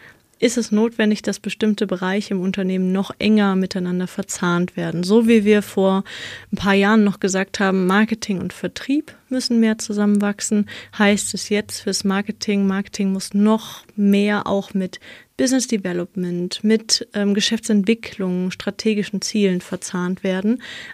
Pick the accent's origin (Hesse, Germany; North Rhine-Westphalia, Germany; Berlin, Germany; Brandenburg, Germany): North Rhine-Westphalia, Germany; Cologne; SCHCH-Fehler, man merkt, ich bin Kölnerin.